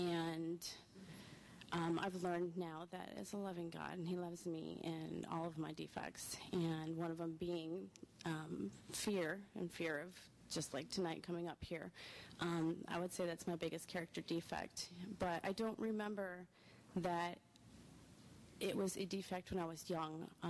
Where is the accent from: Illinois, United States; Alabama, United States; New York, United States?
Illinois, United States; Chicago; So, I grew up in Chicago until I was about 12 years old, and to two loving parents.